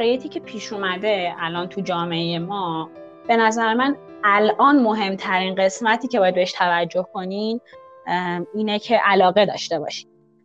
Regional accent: Rasht, Gilan, Iran; also born or lived in Tehran; now in Isfahan, Iran; اهل رشتم و یه دوره تو تهران زندگی کردم، الان ساکن اصفهانم

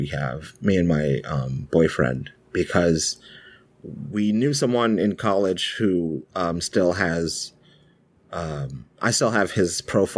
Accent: Jamaica; First of all, I'm also Jamaican.

